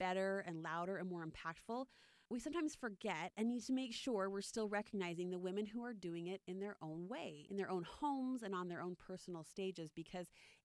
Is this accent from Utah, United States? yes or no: yes; Utah, United States; I was born and raised in Utah